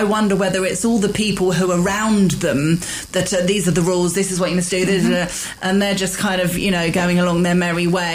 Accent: England, United Kingdom; I actually, as a non-Irish person, as an English person, I agree with this journalist

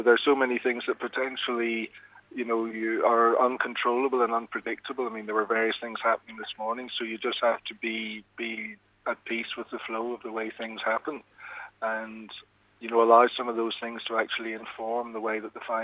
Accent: Belfast, Northern Ireland, United Kingdom; I grew up in Belfast, and obviously this city has a very warm and special place in my heart.

